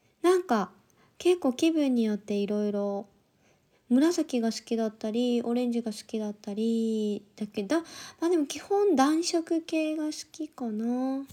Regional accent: Kansai, Japan; accent: Kansai dialect; now in Tokyo, Japan; 出身は関西です。でも東京が長いから、ちょっと関西弁パッと出てこない、はい、ですが関西弁で喋りかけられたらめっちゃ関西弁が出ます。

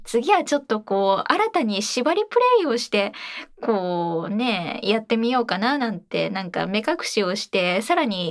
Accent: Kyoto, Japan; 深海生まれ、京都育ち、声優として活動させていただいております。

